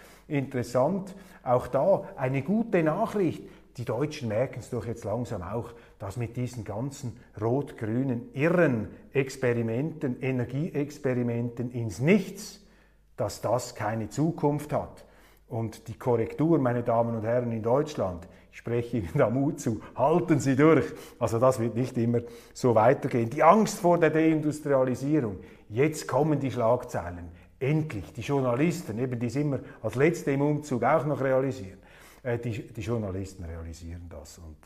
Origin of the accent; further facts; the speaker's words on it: Switzerland; Als Schweizer